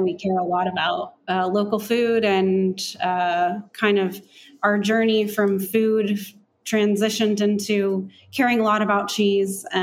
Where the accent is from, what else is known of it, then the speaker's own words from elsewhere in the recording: Dallas, Texas, United States; now in Los Angeles, United States; But yeah, so I'm originally from Dallas. I moved out to Los Angeles after graduating college.